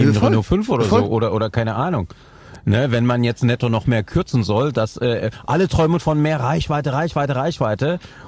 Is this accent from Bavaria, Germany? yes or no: no; Cologne, North Rhine-Westphalia, Germany; Vor allen Dingen als Kölner muss ich das jetzt sagen.